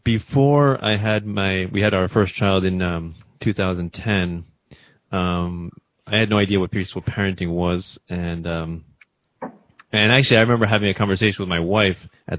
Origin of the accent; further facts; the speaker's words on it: New York, United States; growing up in Rockland County, New York, as compared to communist Romania.